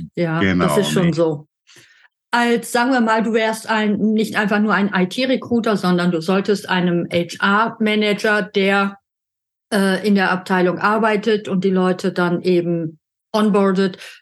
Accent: Germany; moved away as an adult; now in Austria; Für mich hat sich's angehört, wie ich als Deutsche vor 23 Jahren nach Österreich übersiedelt bin.

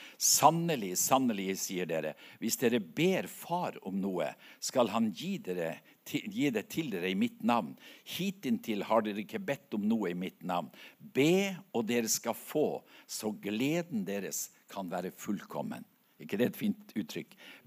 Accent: Nordland, Norway; Dette er utsikten fra mammahuset der jeg vokste opp. Det er de 7 søstre, ser dere det? Det er fint på Helgeland.

